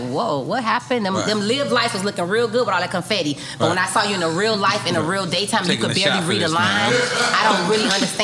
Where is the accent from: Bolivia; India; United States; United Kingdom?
United States; Miami, Florida; but then I'm from Liberty City, Miami, Florida.